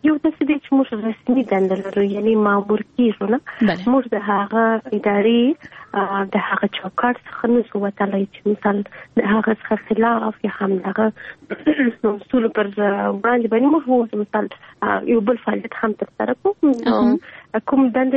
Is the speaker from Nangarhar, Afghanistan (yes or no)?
no; Kandahar, Afghanistan; بل شک زه د کندهار یم او هم زه د کندهار ته کار کوم